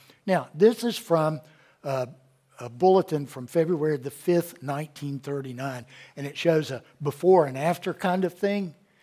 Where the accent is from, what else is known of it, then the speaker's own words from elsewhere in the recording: Bristol, United States; born there; also born or lived in Clinton / Chattanooga / Radford / Athens; I was born in Bristol. We lived in Clinton. We lived in Chattanooga. We lived in Radford, Virginia. We lived in Athens, Tennessee.